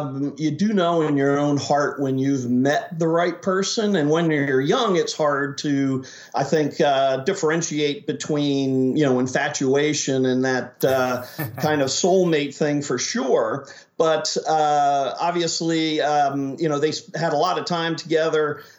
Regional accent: United States; moved away as an adult; And the house that my parents brought me home to after I was born in Chestnut Hill Hospital was the home that I left to go to college and had never wandered more than 100 miles from there growing up.

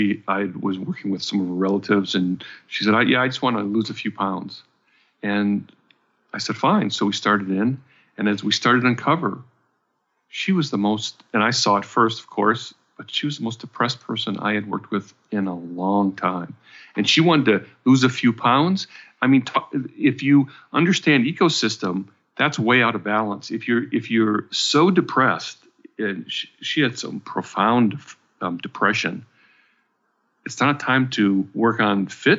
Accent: Minnesota, United States; Now, I grew up in Minnesota. There are times you cannot go out for a walk when it's 30 below.

